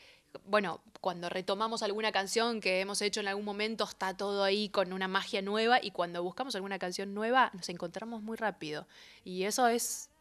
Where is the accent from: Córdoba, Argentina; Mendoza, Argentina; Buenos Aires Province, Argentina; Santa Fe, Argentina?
Santa Fe, Argentina; Rafaela; Cuando yo ya estaba estudiando música en mi ciudad, yo soy de Rafaela, provincia de Santa Fe, tenía 14 años